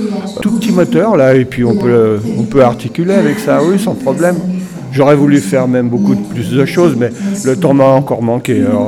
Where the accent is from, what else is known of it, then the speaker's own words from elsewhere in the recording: Île-de-France, France; Non, je suis de Briard, moi. Je suis de la Seine-et-Marne, qui était encore bien réelle. Mais oui, vraiment de la campagne, ça, c'est sûr.